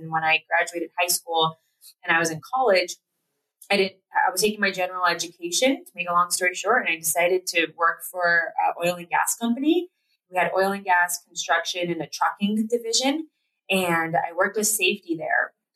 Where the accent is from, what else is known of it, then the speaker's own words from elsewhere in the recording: Platteville, Colorado, United States; And we grew up in Platteville, Colorado.